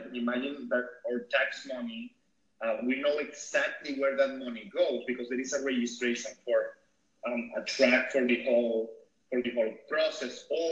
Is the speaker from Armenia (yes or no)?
no; Venezuela; And I'm from Venezuela. When I was in Venezuela, I went to a restaurant.